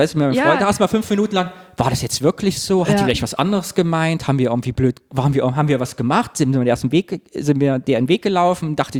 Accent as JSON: {"language": "German", "town": "Cologne", "region": "North Rhine-Westphalia", "country": "Germany", "said": "es gibt Menschen in Zollstock, wo ich herkomme"}